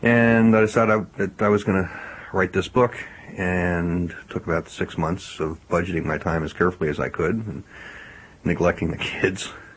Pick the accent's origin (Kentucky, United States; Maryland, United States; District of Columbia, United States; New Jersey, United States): Maryland, United States; Baltimore; Yes, I was born in Baltimore and educated there at two Jesuit institutions, Loyola High School and Loyola College.